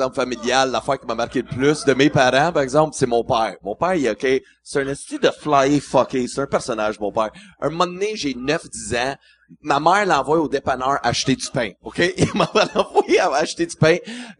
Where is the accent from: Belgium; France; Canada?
Canada; Edmonton, Alberta; born there; also born or lived in Cornwall / Alexandria / North Lancaster / Prince George; Pour vrai, je suis né à Edmonton, je suis baptisé à Juliette. Fait que j'ai fait, tu sais, j'ai habité partout. Là, pour vrai, Cornwall, Alexandria, North Lancaster, Ontario, Prince George, en Colombie-Britannique. J'ai fait 27 écoles, déménagé 52 fois.